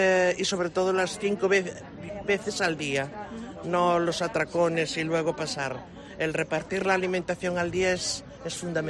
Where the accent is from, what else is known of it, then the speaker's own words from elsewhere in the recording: Galicia, Spain; Lo que no hay en Galicia, porque yo soy de Galicia